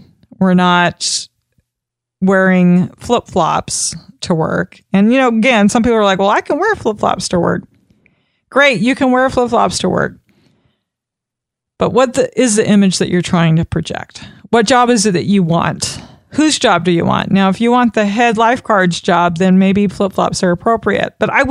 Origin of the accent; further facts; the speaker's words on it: Florida, United States; even if you live in a hot, humid climate, I'm from South Florida